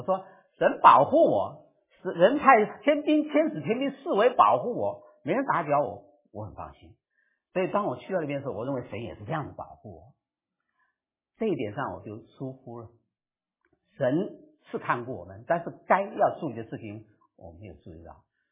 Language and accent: Chinese; Taiwan; 就是说我因为我是从台湾来的哈